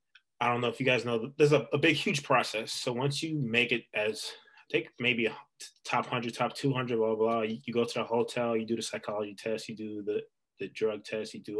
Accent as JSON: {"language": "English", "town": "Worcester", "region": "Massachusetts", "country": "United States", "tie": "born or raised there", "said": "I'm born and raised in Worcester, Massachusetts. Like everyone in Worcester, I was a homebody."}